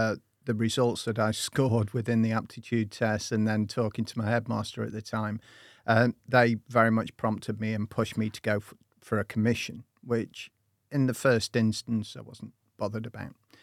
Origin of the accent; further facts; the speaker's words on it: Yorkshire and the Humber, United Kingdom; I was born and brought up in the South Yorkshire region.